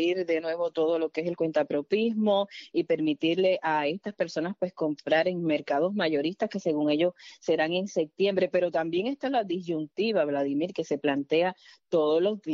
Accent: Holguín, Cuba; esa es mi tierra. Yo también soy holguinera

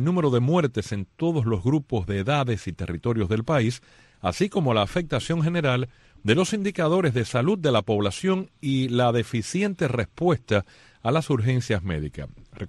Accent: Cuba; born there; moved away; Usted nació en Cuba al igual que nací yo. Claro. Hace mucho tiempo nos fuimos del país, pero nacimos en Cuba

